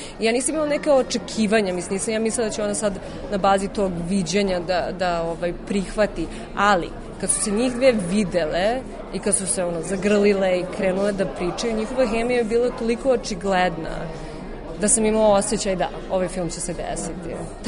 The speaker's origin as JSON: {"language": "Serbian", "country": "Canada", "tie": "born or raised there", "lives_now": "Serbia", "said": "Ja sam odrasla u Kanadi pa sam se vratila u Srbiju da studiram film i provela sam, mislim, da studiram režiju i provela sam ovde još 10 godina mog života."}